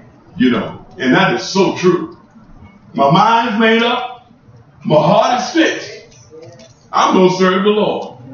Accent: Mug, Oklahoma, United States; And see, I'm from Oklahoma, a little backwood place called Mug, Oklahoma. And I was a kid.

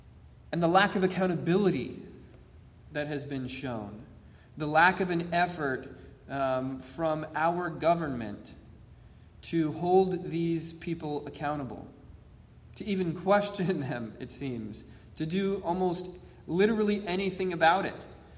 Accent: the South, United States; You know, growing up in the South, I had a lot of experiences of racial bias and prejudice.

